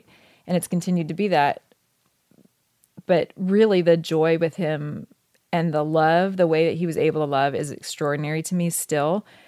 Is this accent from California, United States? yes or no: no; Oregon, United States; And I grew up in Oregon, which I loved.